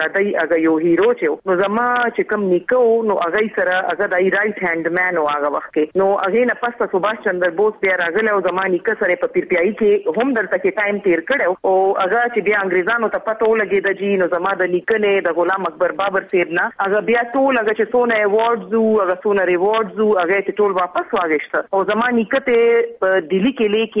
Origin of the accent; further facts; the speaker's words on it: Dagai, Khyber Pakhtunkhwa, Pakistan; also born or lived in London; now in Peshawar, Pakistan; زما تعلق جی د ډاګۍ کړي نه دی چې کوم په نوخار ضلع کې دی او زه په 18 مارچ 1964 کې پیدا شوی یم